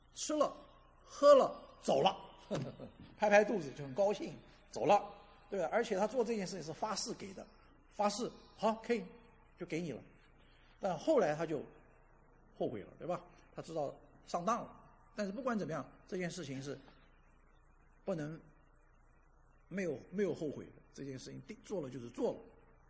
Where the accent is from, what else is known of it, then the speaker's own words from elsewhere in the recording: China; 就是我们中国人所说的今朝有酒今朝醉